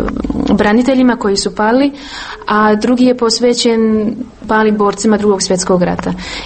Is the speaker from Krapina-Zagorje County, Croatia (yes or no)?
no; Posedarje, Zadar County, Croatia; iz tog jednog malog kosmosa za mene, odakle sam ja